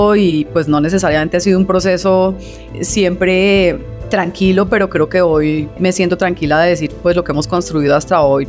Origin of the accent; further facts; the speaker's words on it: Tunja, Boyacá, Colombia; born there; Mi origen, yo soy boyacense, nací en Tunja, y la verdad es que para mí ha sido, pues, tuve una infancia, la verdad, muy tranquila, espectacular